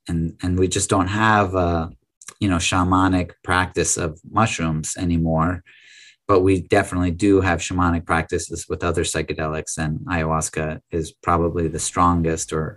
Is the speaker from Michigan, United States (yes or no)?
no; Massachusetts, United States; Sure. Yeah, so I'm an American. I went to the University of Massachusetts. I grew up in Massachusetts.